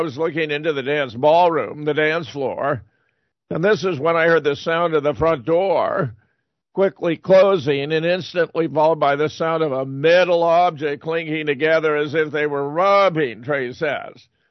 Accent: South Pasadena, California, United States; not far from where I grew up in South Pasadena.

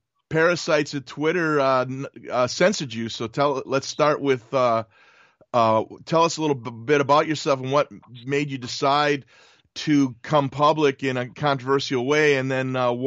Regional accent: Wisconsin, United States; Yeah, the where I grew up in Wisconsin, there's a lot of drinking there.

